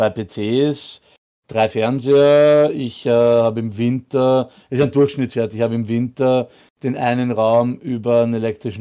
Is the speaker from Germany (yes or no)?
no; Austria; aber die Anbieter bei uns in Österreich geben es nicht so gut an die Endverbraucher weiter noch nicht.